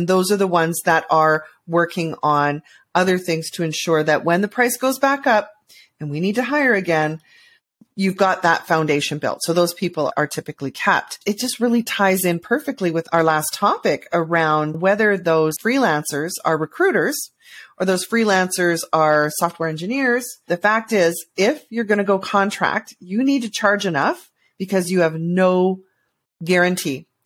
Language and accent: English; Canada; As a Canadian, I think we all do.